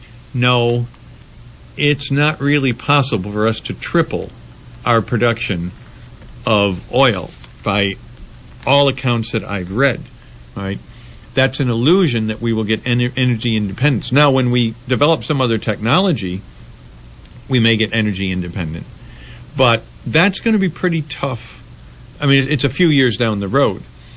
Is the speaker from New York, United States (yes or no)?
yes; Rochester, New York, United States; But I certainly like it better than the paper in my hometown of Rochester, New York, the Democrat and Chronicle, and in a lot of cities I've been in.